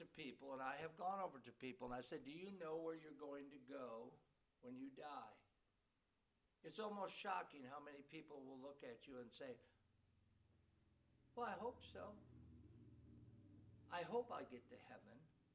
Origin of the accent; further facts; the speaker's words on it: Wisconsin, United States; I'm proud that I grew up in Wisconsin. I'm proud I'm a cheesehead.